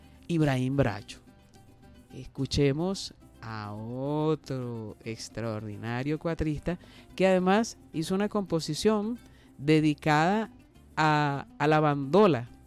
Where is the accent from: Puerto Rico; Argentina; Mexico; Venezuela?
Venezuela; el 4 es Venezuela, el 4 somos los venezolanos.